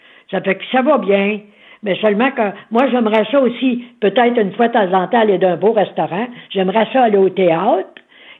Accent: Sainte-Anne-de-Beaupré, Quebec, Canada; j'ai été élevé à Saint-Anne-de-Beaupré. Mes parents avaient un tourist room près de la basilique.

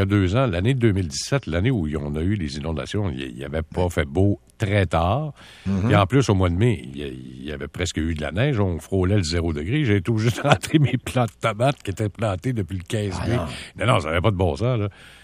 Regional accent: Quebec, Canada; Moi, je viens du Bas-Saint-Laurent, tu viens de la région du Saguenay. Alors, c'était des régions où on était quand même relativement très religieux.

